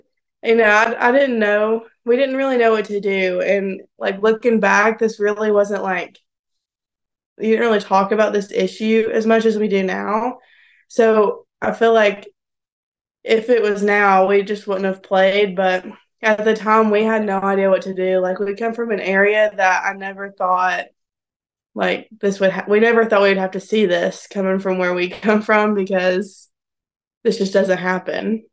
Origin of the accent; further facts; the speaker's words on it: Murphy, North Carolina, United States; Okay, so I'm from Murphy, North Carolina.